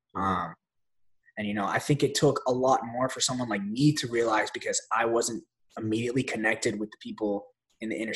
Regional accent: Chicago, Illinois, United States; born there; I was born in Chicago, Illinois, yeah.

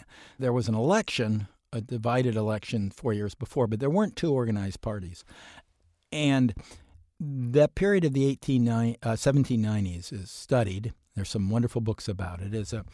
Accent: Ohio, United States; I grew up in Central Ohio. Near us was Kenyon College. And we used to go up to Kenyon College at the Gambier Inn and have lunch on Sundays.

